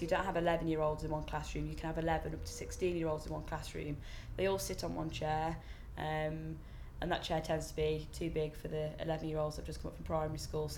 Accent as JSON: {"language": "English", "region": "West Midlands", "country": "United Kingdom", "tie": "born or raised there", "said": "I'm 23, and I'm from Shropshire."}